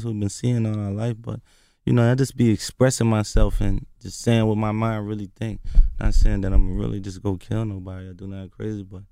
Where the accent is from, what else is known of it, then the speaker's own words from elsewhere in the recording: Philadelphia, Pennsylvania, United States; I ain't from New York. I'm from Philly.